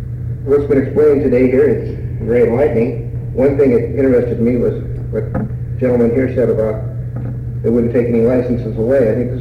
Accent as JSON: {"language": "English", "town": "Sitka", "region": "Alaska", "country": "United States", "tie": "born or raised there", "said": "I grew up in Sitka. I started commercial fishing when I was 13."}